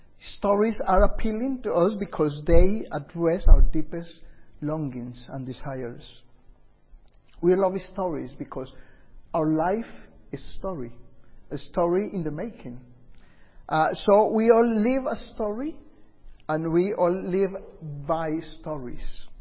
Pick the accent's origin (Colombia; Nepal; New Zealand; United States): Colombia; Many times I am with people and they realize I'm from Colombia.